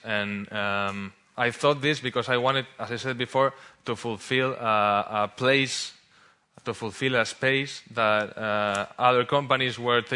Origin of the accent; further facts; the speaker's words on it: Spain; English is a second language; moved away; also born or lived in United States; I was a kid born and raised in Spain. I had to move to the U.S. in order to find an education and to find a better life